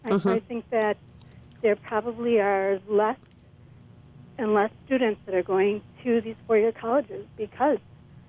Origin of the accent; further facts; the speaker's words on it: Amherst, Wisconsin, United States; I am from Amherst, and it's a small town.